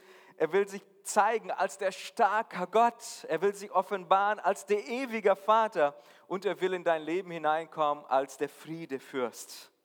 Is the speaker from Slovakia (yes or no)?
no; Brazil; German is a second language; now in Germany; Ich als Brasilianer, an diesem Wetter, an diese dunkle Zeit, muss ich ehrlich zugeben, habe ich mich noch nicht dran gewöhnt. Auch wenn ich jetzt schon fast mein halbes Leben hier bin